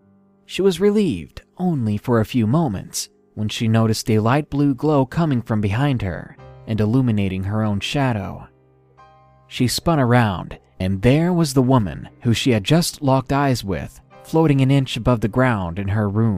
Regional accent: Prince Edward Island, Canada; I'm Canadian, but I'm from the smallest province in Canada.

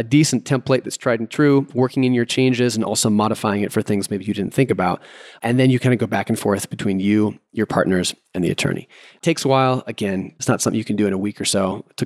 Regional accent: United States; I'm not as familiar with them, not, you know, being an American

